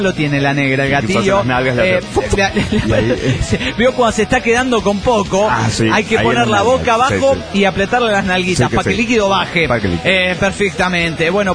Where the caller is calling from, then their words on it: Chubut, Argentina; ¿Cómo andan? Donde empieza la raya del traste del mundo, en Chubut, Argentina.